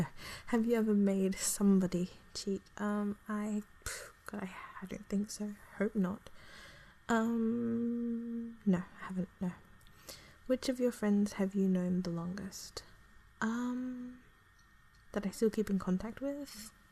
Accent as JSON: {"language": "English", "country": "Australia", "accent": "Australian", "said": "basically removing the Australian accent and just removing all traces of being Australian in the accent, then it gets like very deliberate with my accent."}